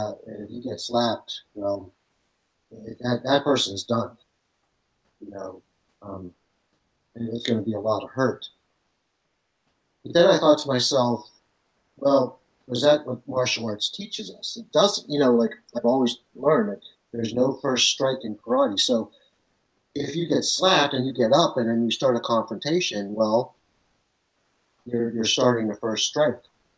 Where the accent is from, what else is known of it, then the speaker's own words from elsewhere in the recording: United States; I'm not going to wait for her because I'm American